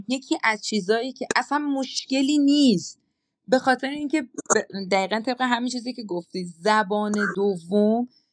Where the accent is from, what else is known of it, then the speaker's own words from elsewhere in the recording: Iran; یکی از چیزهایی که مورد قضاوت در ایرانی ها قرار میگیریم لهجه ایرانیه